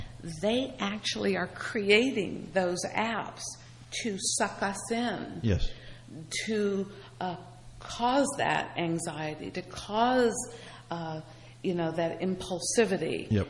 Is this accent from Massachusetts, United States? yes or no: no; Akron, Ohio, United States; now in New Jersey, United States; I'm a little Midwestern girl. I come from Akron, Ohio, and LeBron James territory.